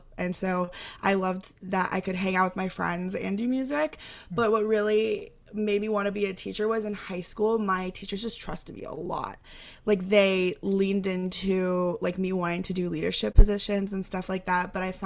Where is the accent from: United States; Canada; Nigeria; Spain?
United States; Houston, Texas; Yes, I grew up in Houston, Texas.